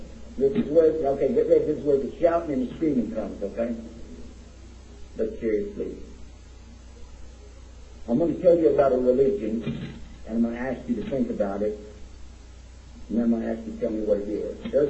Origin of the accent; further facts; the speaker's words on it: Texas, United States; But, you know, I'm from Texas, and you got to cut me some slack. And as they say, don't mess with Texas.